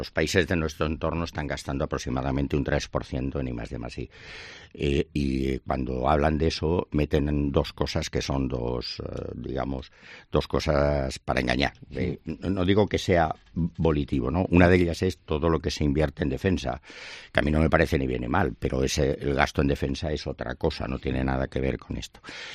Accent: Madrid, Community of Madrid, Spain; moved away as an adult; now in Valladolid, Spain; yo no soy de Valladolid, claro, soy extranjero. Sí. Llevo aquí 42 años, pero sigo siendo extranjero, ¿no? Además de Madrid

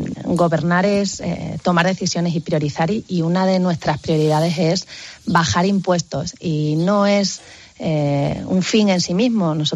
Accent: Extremadura, Spain; elaborado de la mano de los extremeños, 861 medidas consensuadas con cada sector económico y social de mi tierra

